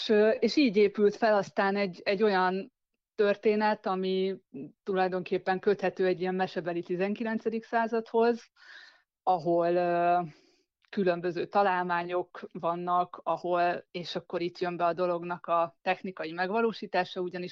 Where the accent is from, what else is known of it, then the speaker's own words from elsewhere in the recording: Szeged, Csongrád-Csanád, Hungary; now in Budapest, Hungary; holott nem itt születtem, én Szegedről származom, de abszolút egy ilyen második otthonom lett a liget és környéke